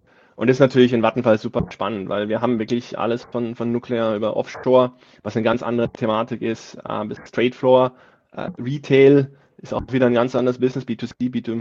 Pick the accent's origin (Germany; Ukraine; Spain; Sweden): Sweden; German is a second language; also ich komme aus Schweden